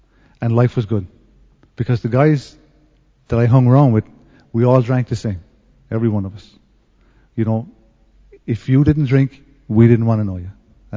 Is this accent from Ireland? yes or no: yes; Ireland; I was born in Ireland. And I grew up in a small little town, you know, 4,000 people.